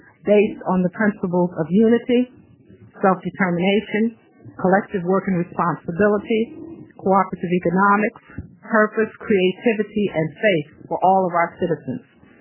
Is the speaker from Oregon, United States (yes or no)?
yes; Portland, Oregon, United States; I'm from Portland, Oregon.